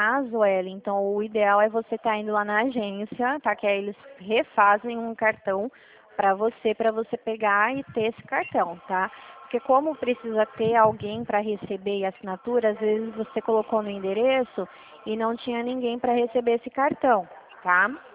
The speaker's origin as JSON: {"language": "Portuguese", "town": "Dracena", "region": "São Paulo", "country": "Brazil", "said": "Eu sou aqui da Central, a minha cidade fica em Dracena."}